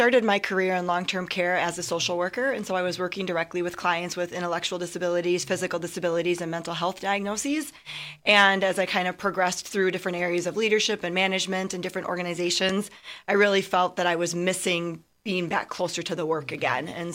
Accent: Waupaca, Wisconsin, United States; So I am from Wapaka. I do not live in the Rapids area

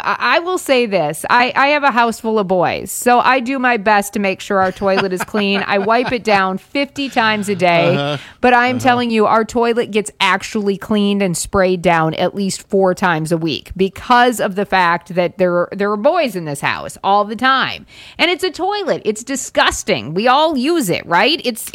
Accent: South Dakota, United States; My dad was a hunter. I mean, I grew up in South Dakota. I get it, right?

